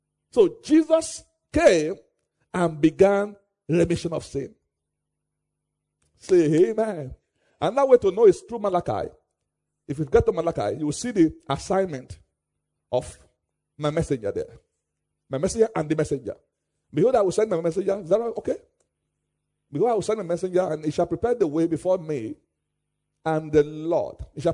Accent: Nigeria; when I go to all over the world, I'm a Nigerian.

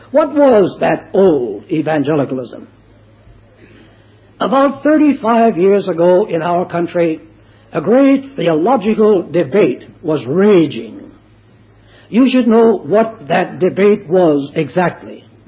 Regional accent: United States; moved away as an adult; now in Australia; One reason I do it is that I come from the United States of America, and over the last 40 years, I have watched very carefully indeed the theological retrogression in the land which I love.

